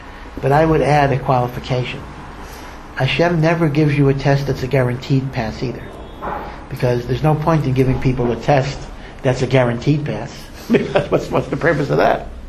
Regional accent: Baltimore, Maryland, United States; And I come from the Baltimore area, so one of the great musical conservatories in the United States is the Peabody Conservatory

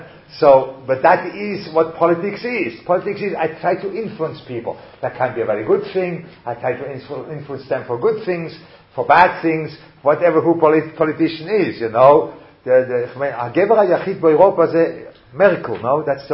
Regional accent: Switzerland; German literature, which I grew up with that in Switzerland.

